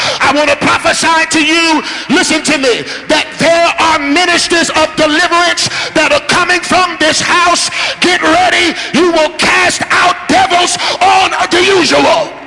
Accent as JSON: {"language": "English", "region": "New York", "country": "United States", "said": "I'm from New York, so I don't know if you can put the picture together."}